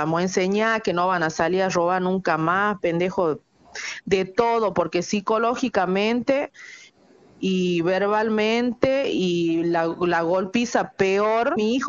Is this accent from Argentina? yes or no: yes; Hipólito Yrigoyen, Salta, Argentina; Somos de Irigoyen. Él sí asiste a un colegio a la ciudad de Orán